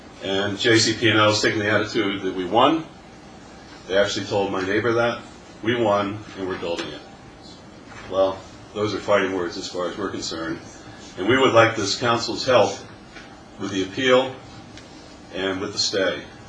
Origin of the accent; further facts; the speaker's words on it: Tewksbury Township, New Jersey, United States; I'm from Tewksbury Township, and I'm with the Friends of Fairmount Historic District.